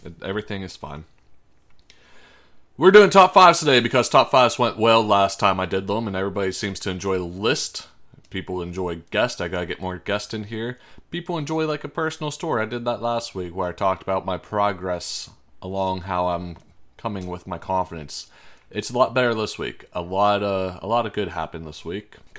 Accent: Pittsburgh, Pennsylvania, United States; But I'm from Pittsburgh, but you won't see the Steelers in this list.

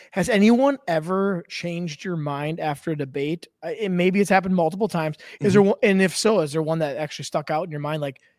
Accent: Minnesota, United States; Now, I'm from Minnesota

